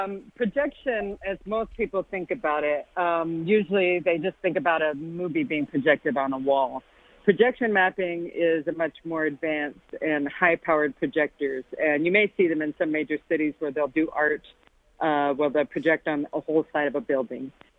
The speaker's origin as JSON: {"language": "English", "town": "Rapid City", "region": "South Dakota", "country": "United States", "tie": "born or raised there", "lives_now": "Washington, United States", "said": "So I grew up in Rapid City, South Dakota, and actually most of my family still lives there. So I go back to visit a few times a year."}